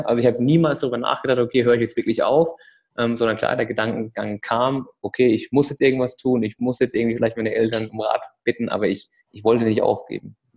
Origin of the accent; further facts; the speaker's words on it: Bad Kissingen, Bavaria, Germany; in Bad Kissingen, in meiner Heimatstadt